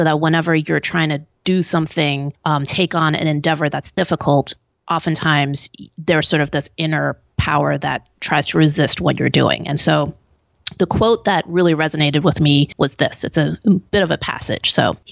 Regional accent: Hong Kong; born there; also born or lived in Belgium; So I have a pretty international background. I was born in Hong Kong. My father was Belgian. My mother is Hong Kong Chinese. But we moved around quite a bit because of my father's job.

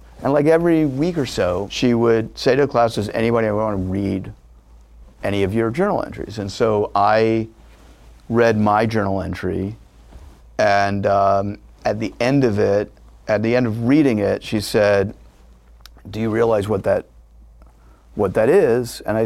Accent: New York, United States; I decided to go to college and I went to Queens College, which I grew up in New York.

